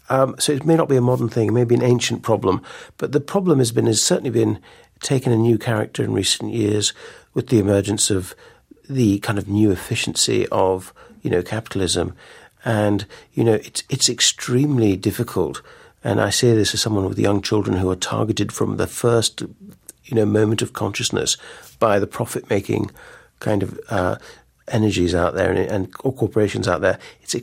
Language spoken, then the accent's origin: English; Ireland; born there; I grew up, I was born in Ireland. My mother's Turkish, mm-hmm. and my father's Irish.